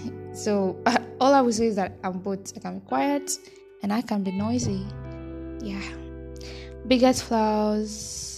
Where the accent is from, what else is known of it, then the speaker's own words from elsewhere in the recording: Port Harcourt, Rivers, Nigeria; where I stay in Port Harcourt, River State. I stay in Port Harcourt. I'm a Port Harcourt girl. I was born in Port Harcourt. I grew up in Port Harcourt. My whole life is in Port Harcourt. So, yeah. Age, I'm plus one.